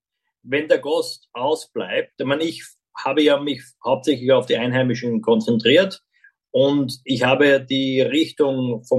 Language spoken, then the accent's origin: German; Austria; für mich als Österreicher